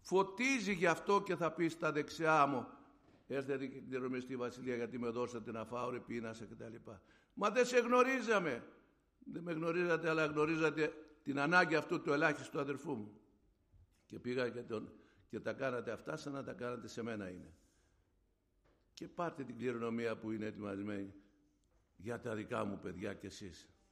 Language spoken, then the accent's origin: Greek; Kissos, Thessaly, Greece; Εμείς στο χωριό μου, στο Πήλιο, στο Κισό Πήλιο, είναι Τσαγκαράδα, Μούρηση, Κισός και μετά είναι η Ζαγορά.